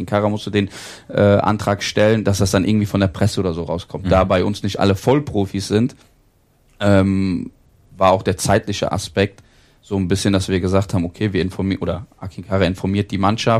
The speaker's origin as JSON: {"language": "German", "town": "Siegen", "region": "North Rhine-Westphalia", "country": "Germany", "tie": "born or raised there", "said": "ich beziehe es jetzt mal so auf meine Heimatstadt Siegen, ne?"}